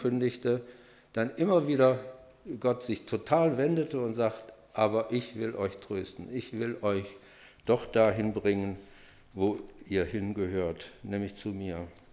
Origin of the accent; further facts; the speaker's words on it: Bayreuth, Bavaria, Germany; also born or lived in Silesia / Saxony; Und ich bin ja im Krieg groß geworden, 1941 geboren und dann von Schlesien über Sachsen nach Bayreuth gelangt.